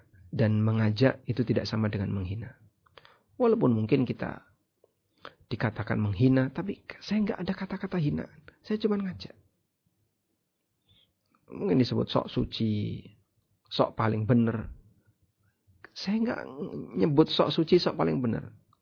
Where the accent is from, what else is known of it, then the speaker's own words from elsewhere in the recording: Yogyakarta, Special Region of Yogyakarta, Indonesia; Ya, saya sampaikan, saya dari Jogja.